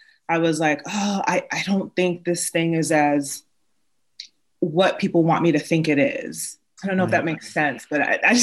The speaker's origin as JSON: {"language": "English", "country": "United States", "said": "a little bit of context, I'm Nigerian American. And so being Nigerian American often meant you were supposed to grow up and become like a physical doc, a medical doctor or an engineer or lawyer, not a psychologist."}